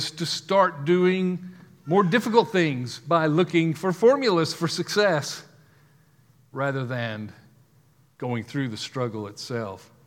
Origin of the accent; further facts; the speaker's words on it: United States; And I will say I am an American, but I don't know very many people that aren't.